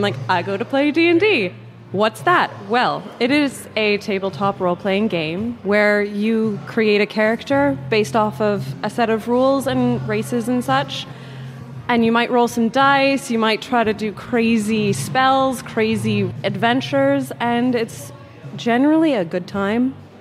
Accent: Canada; now in London, United Kingdom; I am from Canada

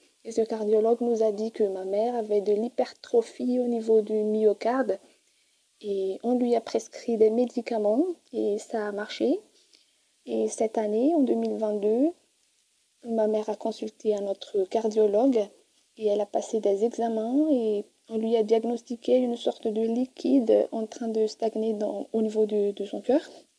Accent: Madagascar; Je viens de Madagascar, de la ville de Fenaranjou.

